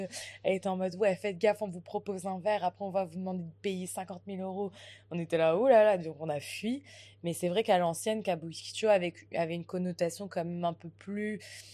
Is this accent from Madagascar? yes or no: no; France; on est des Françaises, donc on voulait trop aller dans un rooftop